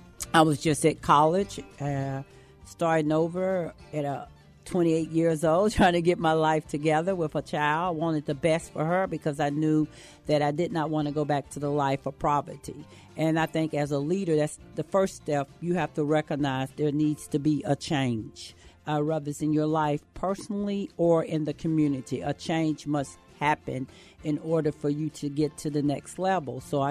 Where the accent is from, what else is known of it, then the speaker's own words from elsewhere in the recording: Pine Bluff, Arkansas, United States; I'm from Pine Bluff, Arkansas. I'm the fourth child, middle child. I have four sisters and two brothers. I come from a humble beginning.